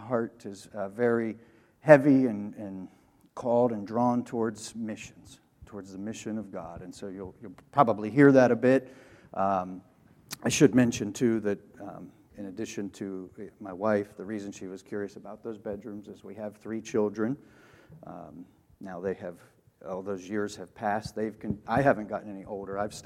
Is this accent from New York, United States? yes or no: no; Harrisburg, Pennsylvania, United States; I'm originally from Harrisburg area, so not far away, but not right in Franklin County. I was born and raised in Harrisburg.